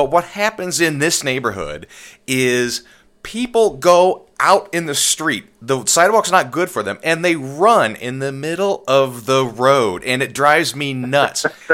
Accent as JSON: {"language": "English", "region": "Illinois", "country": "United States", "said": "I'm from Illinois, so we get it fairly often."}